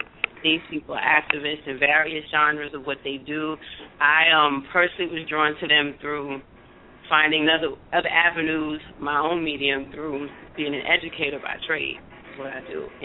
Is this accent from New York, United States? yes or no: yes; New York, United States; moved away as an adult; now in Virginia, United States; And I am originally from New York, as I said. I'm down in VA. I've been here for a better part of about 15 years since I went off to college.